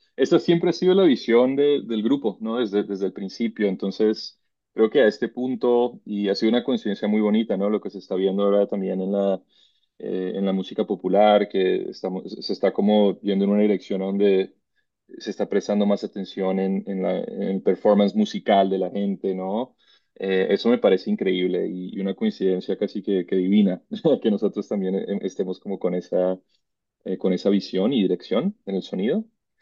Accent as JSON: {"language": "Spanish", "town": "Cartagena", "region": "Bolívar", "country": "Colombia", "said": "yo viniendo de familia colombiana y siendo cartagenero. Mi madre barranquillera"}